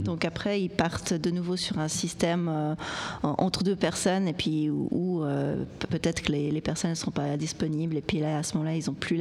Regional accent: Switzerland; surtout en tant que Suisse, avoir ce côté où... on ne se sent pas redevable

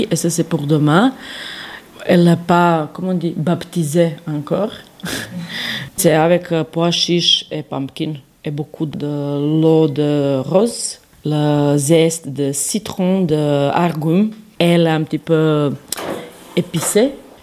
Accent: Serbia; Je viens de Serbie et j'avais l'opportunité de préparer mes premières soupes.

